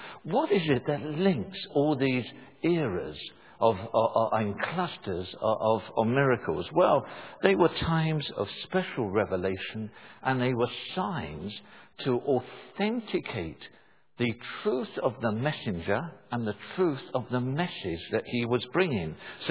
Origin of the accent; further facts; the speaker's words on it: London, United Kingdom; when I grew up in South London, the London buses tended to come along in fours and fives